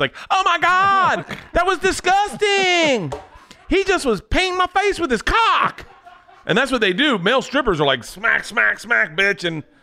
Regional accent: Florida, United States; I think because I grew up in Florida, the lap dances were, you just never confuse them with cheating.

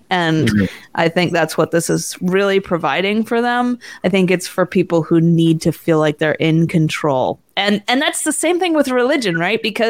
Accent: Vancouver, British Columbia, Canada; because I grew up in Vancouver, and in Vancouver, there was always these scientists who were predicting the next big earthquake.

